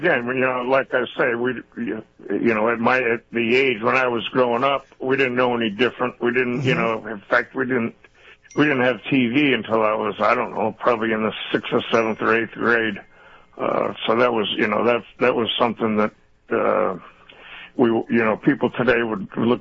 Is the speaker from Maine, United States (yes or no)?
yes; Maine, United States; Well, you know, growing up, you know, when basically if you left the state of Maine, you thought you had traveled around the world.